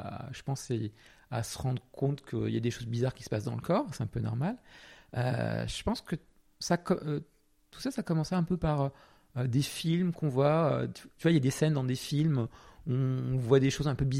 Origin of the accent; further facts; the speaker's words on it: Portugal; now in France; je viens du Portugal, mais ça n'a pas trop d'impact, à part un peu une double culture, un petit peu. Ma mère est française, mon père portugais, voilà.